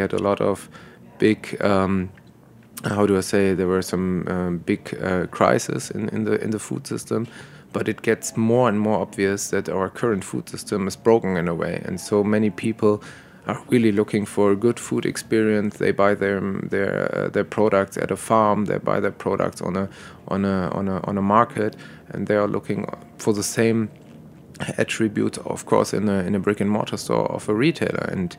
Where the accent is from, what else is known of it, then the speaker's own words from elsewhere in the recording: Düsseldorf, North Rhine-Westphalia, Germany; And basically in my hometown, Düsseldorf